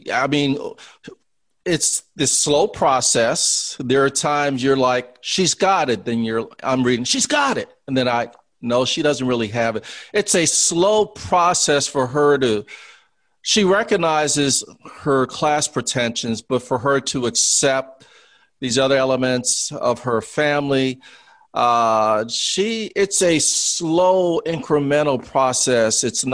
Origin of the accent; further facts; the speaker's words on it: New Orleans, Louisiana, United States; And honestly, I'm from New Orleans. There's some tangle webs of relationships.